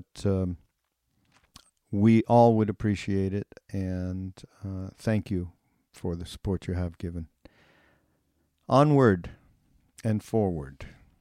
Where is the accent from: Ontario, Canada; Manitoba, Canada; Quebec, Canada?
Quebec, Canada; Montreal; actually from my hometown in Montreal.